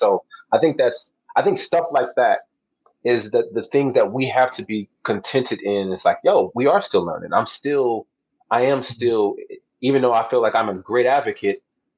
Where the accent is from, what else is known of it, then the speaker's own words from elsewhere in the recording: California, United States; Like, I grew up in California. I've seen police brutality.